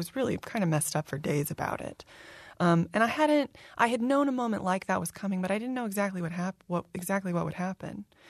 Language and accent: English; Kentucky, United States; I actually, the first house that we ever lived in where I grew up in Kentucky, there was a historic house nearby.